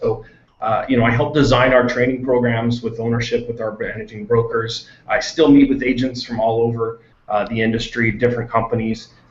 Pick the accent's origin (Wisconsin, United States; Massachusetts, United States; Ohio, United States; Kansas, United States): Kansas, United States; moved away as an adult; also born or lived in Florida; now in Vancouver, Canada; Well, first off, yeah, I am American. I grew up in Kansas, moved to Florida to pursue the wannabe rock star part, now retired. And so then I actually came to Vancouver last March from Southwest Florida.